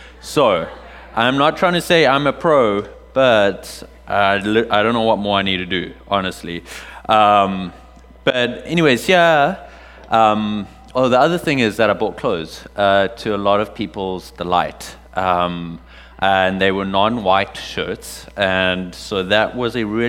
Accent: South Africa; my background growing up in South Africa

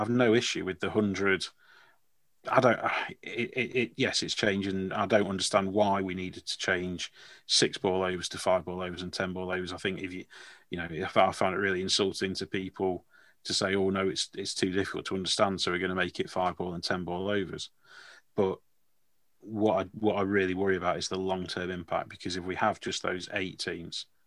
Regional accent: East Midlands, United Kingdom; now in Derby, United Kingdom; I didn't grow up in Derby. I live in Derby now, but I grew up in Derbyshire.

